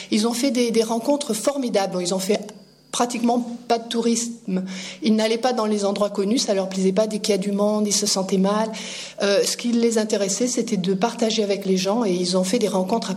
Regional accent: Manosque, Provence-Alpes-Côte d'Azur, France; je suis manosquine d'origine, j'ai passé mon enfance à Manosque, mes parents y habitent toujours, je ne rate jamais les correspondances de Manosque. Je suis manosquine de cœur.

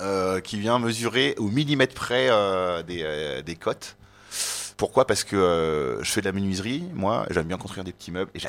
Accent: Aubervilliers, Île-de-France, France; moi je suis un Français noir. Souvent, on me pose la question, mais d'où tu viens ? Et donc, souvent, je m'amuse en disant, je viens d'Aubervilliers, donc dans le 93.

